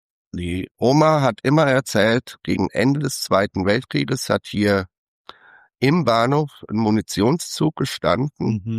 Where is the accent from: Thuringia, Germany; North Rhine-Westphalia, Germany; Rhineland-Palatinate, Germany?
Rhineland-Palatinate, Germany; Niederhausen; Ich weiß wo ich herkomme, aus Niederhausen